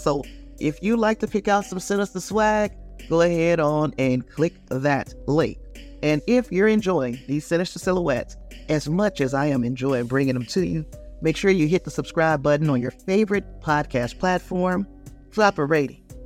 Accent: Gary, Indiana, United States; Look, I'm from Gary, Indiana.

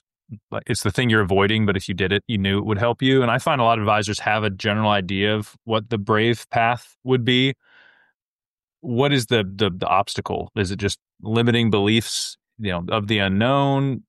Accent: Eugene, Oregon, United States; So I grew up outside of Eugene, and I went to school outside of Portland in the Willamette Valley.

